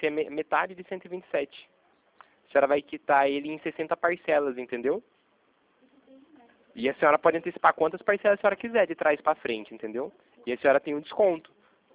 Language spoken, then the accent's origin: Portuguese; São Paulo, Brazil; É que eu sou de São Paulo.